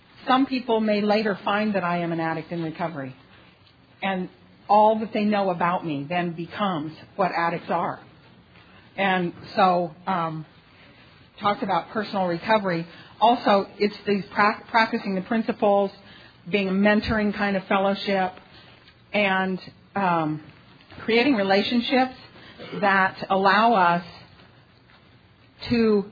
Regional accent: Albuquerque, New Mexico, United States; I'm an addict from Albuquerque, New Mexico.

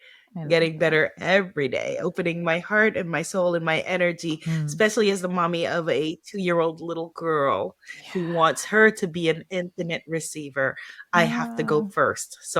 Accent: New York, United States; as a New Yorker who does not drive and who a big fear that I had of been terrified of driving, but I'm leaving that in the dust and now live somewhere where I must drive.

